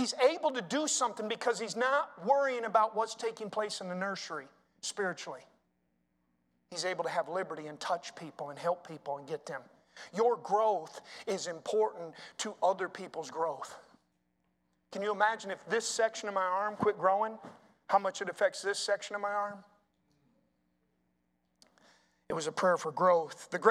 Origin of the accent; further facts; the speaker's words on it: South Carolina, United States; I'm from South Carolina.